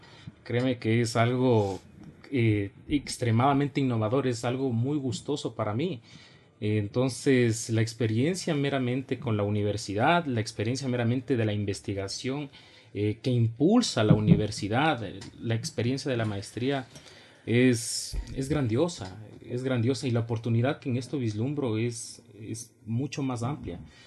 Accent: Quito, Pichincha, Ecuador; yo netamente soy de acá de Quito

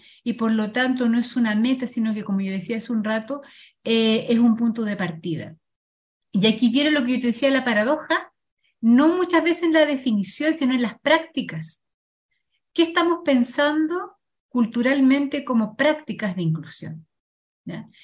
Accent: Chile; Hace 20 años atrás, en mi país, Chile, cuando había una persona de otro país, en la calle, en el trabajo, en la escuela, era un extranjero.

